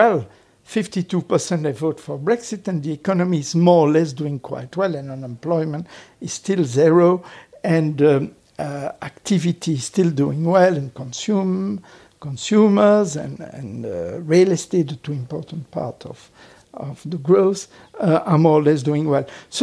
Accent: Belgium; English is a second language; now in United Kingdom; I'm born Belgian. I was raised in Belgium. Belgium has been good to me. They paid my studies. They sent me to study in America.

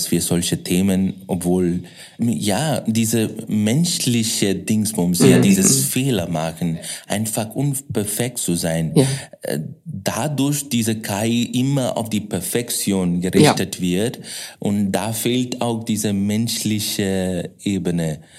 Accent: Bangalore, Karnataka, India; German is a second language; ich komme aus Indien, südlich von Indien, Bangalore.

